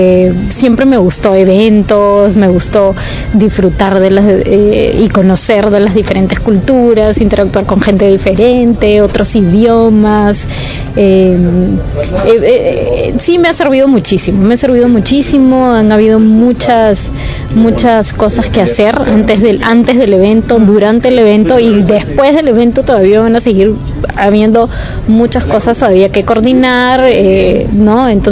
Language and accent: Spanish; Peru; soy de Perú.